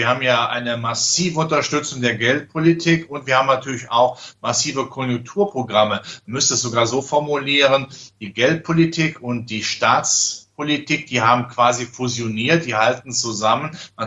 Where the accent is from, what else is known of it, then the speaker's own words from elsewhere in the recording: Rhineland, Germany; Ja, ich als Rheinländer kenne den alten Schlager natürlich.